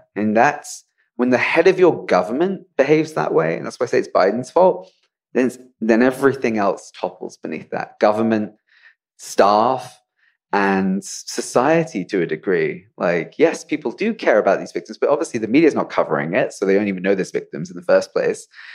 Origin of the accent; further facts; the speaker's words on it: United Kingdom; I'm British. I'm not Palestinian.